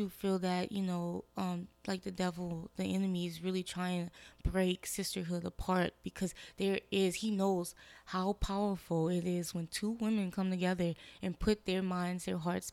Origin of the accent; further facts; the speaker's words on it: New Orleans, Louisiana, United States; See, I'm from New Orleans, so, like, I'm used to it.